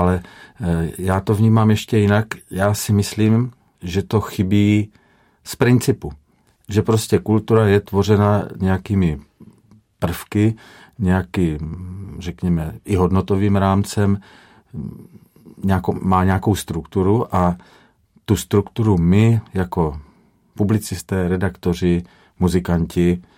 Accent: Moravia, Czechia; protože jsme z Moravy, že, a já jsem moravský patriot

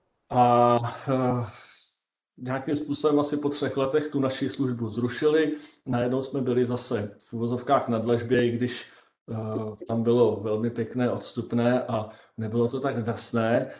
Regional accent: Rakovník, Central Bohemian Region, Czechia; jsem z Rakovníka, respektive z malé vesničky od Rakovníka. Letos mi bylo 55 let

